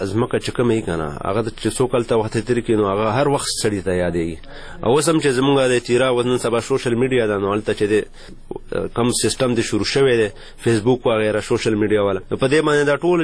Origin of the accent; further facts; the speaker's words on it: Khyber Pakhtunkhwa, Pakistan; کم مواقع چې زمونږ په پاکستان کې